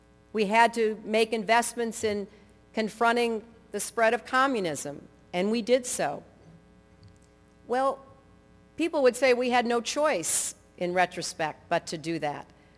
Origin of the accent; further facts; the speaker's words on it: Chicago, Illinois, United States; born there; quite a bit has obviously changed since I was born in Chicago all those years ago